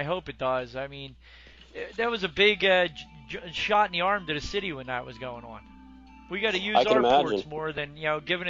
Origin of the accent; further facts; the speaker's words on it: New Jersey, United States; I love the attitude I have because I'm from New Jersey. you know, you wear that like a badge of honor.